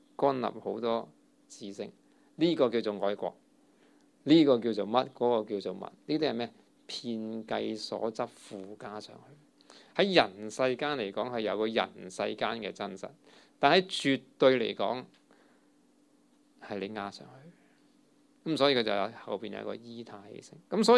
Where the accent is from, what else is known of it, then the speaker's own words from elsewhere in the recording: China; 我哋中國人啊嘛，咁如果我哋日本仔去霸我哋嘅釣魚台